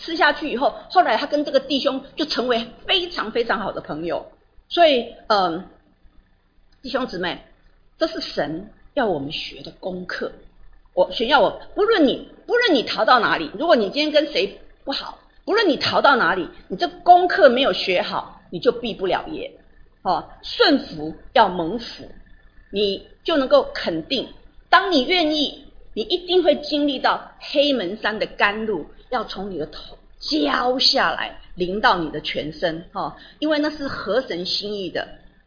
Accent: Taiwan; 我们台湾人讲世俗人

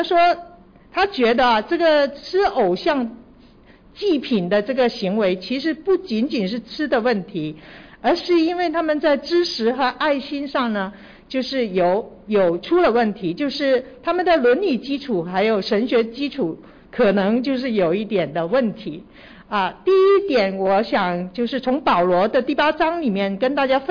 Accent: Tsuen Wan, New Territories, Hong Kong; 其实在我是从荃湾还有青衣那边过来的

